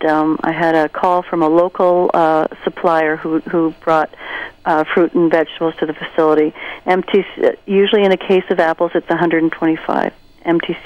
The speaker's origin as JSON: {"language": "English", "country": "Canada", "said": "I think as a Canadian society, we realize that, you know, these people have, you know, their human rights have been violated drastically."}